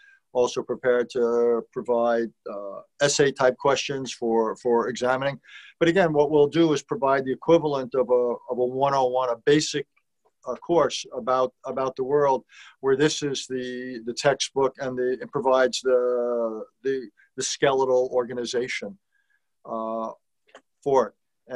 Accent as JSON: {"language": "English", "town": "Valley Stream", "region": "New York", "country": "United States", "tie": "born or raised there", "said": "I grew up on Valley Stream, Long Island, and went to Valley Stream South High School and then Roslyn High School."}